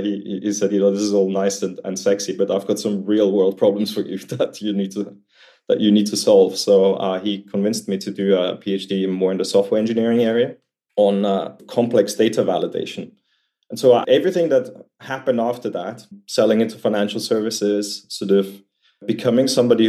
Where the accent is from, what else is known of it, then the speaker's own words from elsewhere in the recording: Vienna, Austria; moved away as an adult; now in United Kingdom; I was born and raised in Vienna, in Austria, for the first sort of 18 years of my life. Then had to do a little time out in the army, like we do over there, and then got on a plane to go to university in the UK